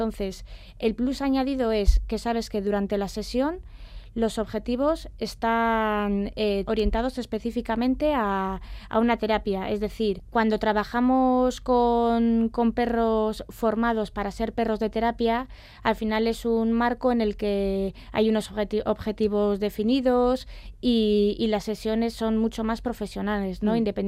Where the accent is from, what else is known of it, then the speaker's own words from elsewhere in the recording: Barakaldo, Basque Country, Spain; soy de Baracaldo, aunque actualmente estoy trabajando en Rubik, que está ubicada en Castro Urdiales.